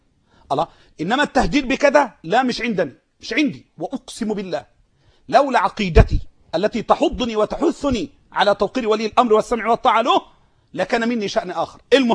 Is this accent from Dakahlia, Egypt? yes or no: yes; Mansoura, Dakahlia, Egypt; كان مش لاقي ياكل عندنا في المنصورة